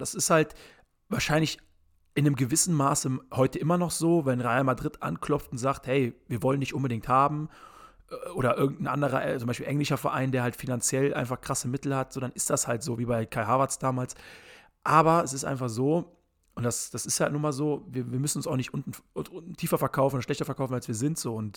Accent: Leverkusen, North Rhine-Westphalia, Germany; Mein Gott, ne, wir kommen halt aus Leverkusen, wir kennen ein paar Leute so.

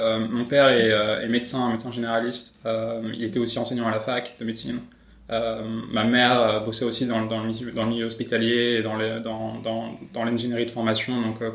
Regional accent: Angers, Pays de la Loire, France; now in Paris, France; Et moi, clairement, maintenant, je me considère parisien. Mais non, je viens d'Angers.

